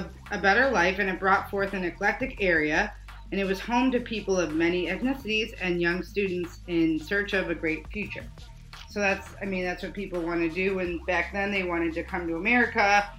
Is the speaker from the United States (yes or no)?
yes; Rhode Island, United States; accent: Rhode Island; my Rhode Island accent's coming out right now.